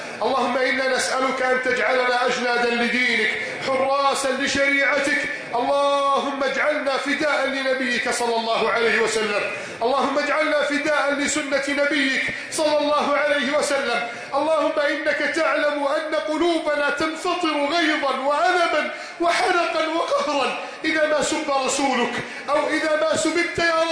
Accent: Egypt; بلدنا مصر

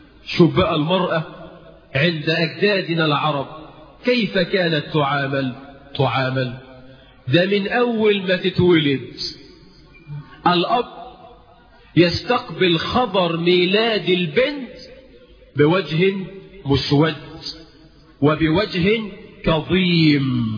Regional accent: Egypt; ولذلك حتى احنا كمصريين تيجي تعزم تقعد مع واحد تشرب شاي

